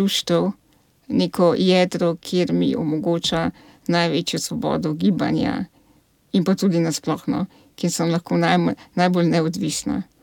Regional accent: Logatec, Inner Carniola–Karst, Slovenia; now in Ljubljana, Slovenia; Jaz sem iz Logatca. Jaz sem, še zimam tam svoje starše, sestro, družino.

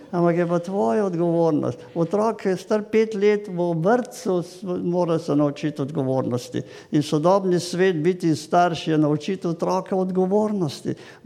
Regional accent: Savinja, Slovenia; ker sem iz Savinjske doline doma in tam gojimo nek hobi, ki se reče trma.

